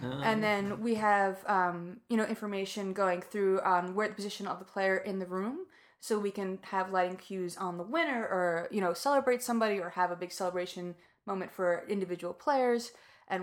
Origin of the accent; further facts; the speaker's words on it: Amityville, New York, United States; I'm from Long Island, from Amityville, from way down the block of the Amityville Horror House and across the bay from Fire Island.